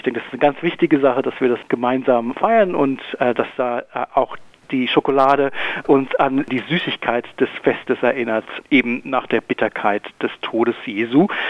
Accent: Germany; now in Australia; wir als Deutsche oder als deutschstämmige Menschen haben großes Interesse an der Umwelt

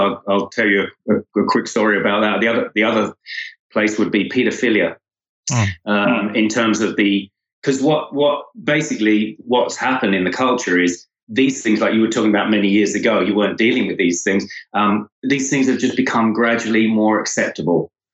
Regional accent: England, United Kingdom; the guy was born not far from where I grew up in England.

